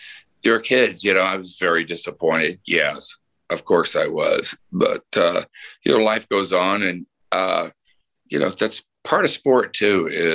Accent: Houston, Texas, United States; I'm from Houston

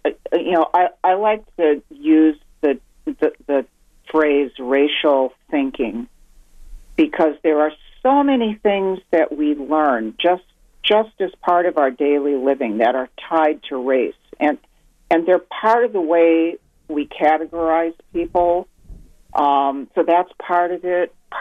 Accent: Minnesota, United States; now in Massachusetts, United States; I grew up in Minnesota, you know, and we ate Colby Longhorn cheese. And when I moved to Massachusetts

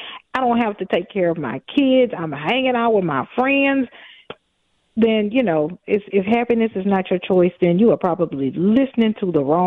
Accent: Texas, United States; First of all, I'm from Texas, so it's not my first rodeo, okay?

